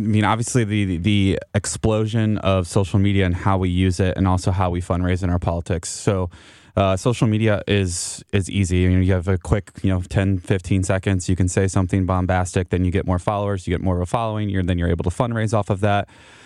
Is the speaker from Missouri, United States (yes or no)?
yes; Missouri, United States; So growing up, I grew up in St. Charles County. I grew up in a pretty conservative household.